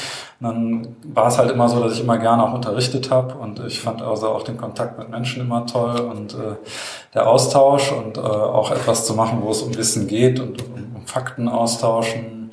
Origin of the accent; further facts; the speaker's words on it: Mechernich, North Rhine-Westphalia, Germany; also born or lived in Bonn; also ich bin in Bonn am Rhein geboren, 1975, und da hat es mich dann aber nicht so lange gehalten, weil meine Eltern eigentlich in der Eifel gelebt haben, also in einem kleinen Städtchen Mechernich, das bei Euskirchen